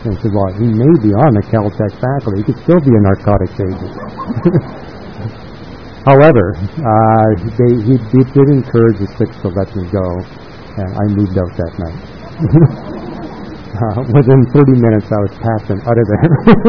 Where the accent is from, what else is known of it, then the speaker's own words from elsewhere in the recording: Canada; And I was from Canada, and I was naive.